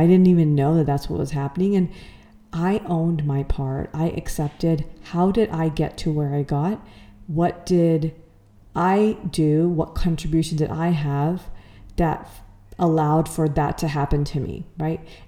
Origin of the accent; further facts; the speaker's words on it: Los Angeles, California, United States; growing up in Los Angeles, I was born and brought up in LA. I had two siblings. My parents immigrated to the country right before I was born.